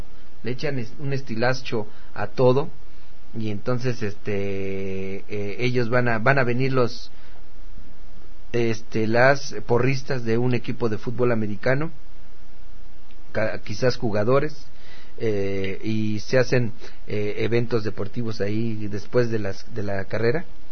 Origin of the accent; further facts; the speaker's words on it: State of Mexico, Mexico; soy del Estado de México, donde las nubes tocan la tierra, y también hay meses en que estamos en Delicias, Chihuahua, en el municipio Vencedores del Desierto